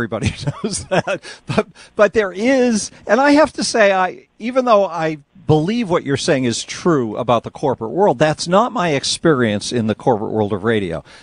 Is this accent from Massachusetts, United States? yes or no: yes; Boston, Massachusetts, United States; I do recall growing up in Boston that the local hit station, whether it was MEX or whatever, that they would mix in an occasional local artist.